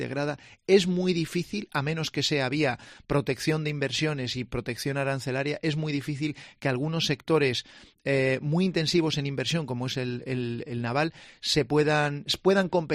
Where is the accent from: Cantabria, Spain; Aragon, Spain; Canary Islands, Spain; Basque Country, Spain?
Cantabria, Spain; Santander; soy de Cantabria, vivo en Santander, un puerto también muy especializado en el coche